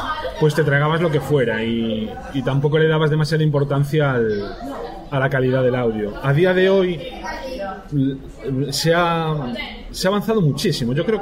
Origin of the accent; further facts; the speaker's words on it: Galicia, Spain; La mayoría de nosotros somos gallegos, la mayoría estamos en Coruña